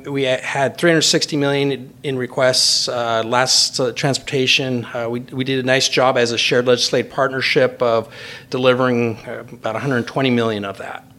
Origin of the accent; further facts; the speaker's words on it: Williams Lake, British Columbia, Canada; born or raised there; also born or lived in St. Louis, United States